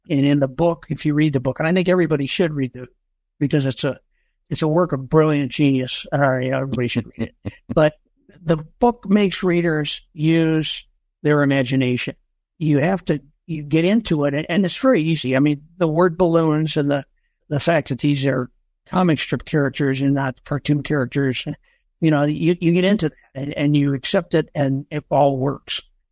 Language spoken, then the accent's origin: English; Illinois, United States; And I mean, I'm from Illinois, right? It's farm town in Illinois, and I've got a car and driver in London.